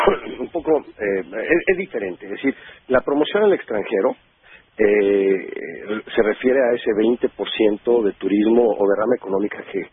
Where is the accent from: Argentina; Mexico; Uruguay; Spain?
Mexico; como mexicanos nos está llamando la atención.